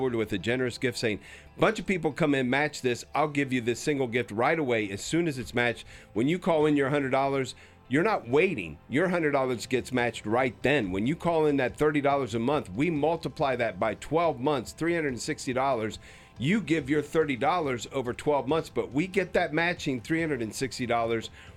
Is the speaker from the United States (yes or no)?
yes; Midwest, United States; accent: Midwestern; I hope I'm saying that correctly in my Midwestern accent.